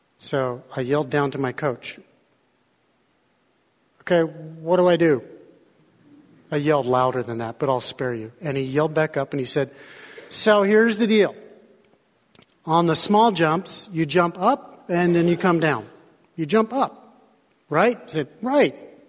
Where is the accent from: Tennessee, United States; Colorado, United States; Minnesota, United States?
Colorado, United States; I grew up in Colorado, and one of the sports we had was ski jumping.